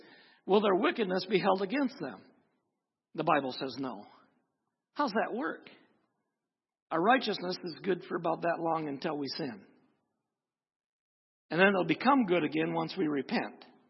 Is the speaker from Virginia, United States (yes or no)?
no; Onaway, Michigan, United States; Then I moved from Kalkaska back to my hometown in Onaway